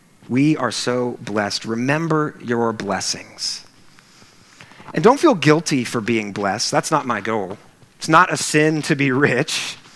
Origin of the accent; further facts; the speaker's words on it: Wichita, Kansas, United States; It was an amazing experience. And it was quite an eye-opener because I grew up in Wichita, Kansas.